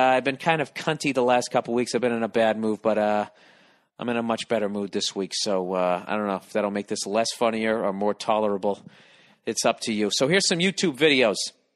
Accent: United States; you should have realized that I was from America, and I have a different fucking DVD system than you do.

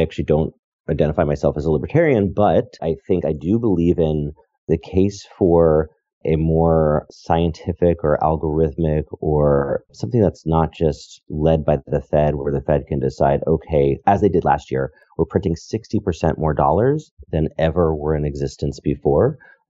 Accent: Connecticut, United States; also born or lived in New York / San Francisco; so I'm from Connecticut and lived in New York, you know, kind of growing up. And then I moved to Silicon Valley.

